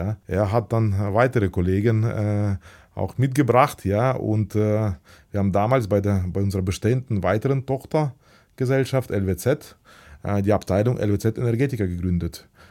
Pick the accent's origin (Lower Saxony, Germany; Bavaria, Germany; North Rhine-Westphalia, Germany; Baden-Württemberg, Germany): Baden-Württemberg, Germany; ich bin im Badischen auch aufgewachsen